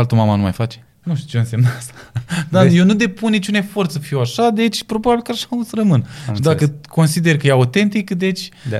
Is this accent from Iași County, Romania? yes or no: yes; Iași, Iași County, Romania